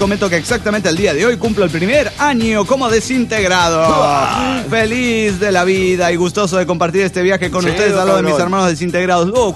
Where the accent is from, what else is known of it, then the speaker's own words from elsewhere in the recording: Irapuato, Guanajuato, Mexico; soy de Irapuato, México.